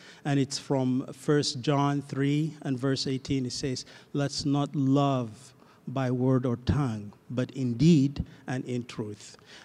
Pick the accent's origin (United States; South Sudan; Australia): South Sudan; and I come from South Sudan.